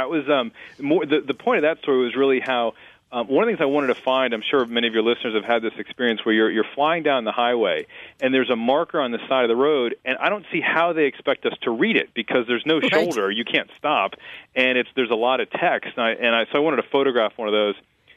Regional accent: Ireland; And I, being Irish by nature, I just assumed everything was going to sort of go wrong from the start.

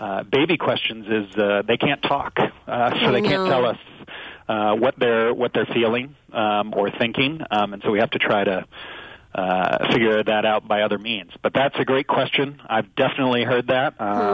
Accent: St. Louis, Missouri, United States; Yes, and I remember, I'm from St. Louis

